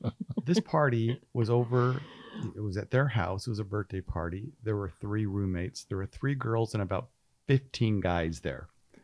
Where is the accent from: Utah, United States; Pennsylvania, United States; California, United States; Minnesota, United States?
Utah, United States; Salt Lake City; Yeah, I grew up in a lot of different places, and I won't bore everybody with that. But high school-wise, I grew up in Salt Lake City. I lived up on the avenues.